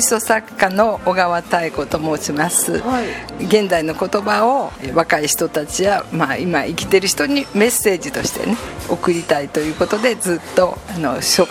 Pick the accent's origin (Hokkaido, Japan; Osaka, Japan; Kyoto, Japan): Kyoto, Japan; 京都出身なので京都で展示会を して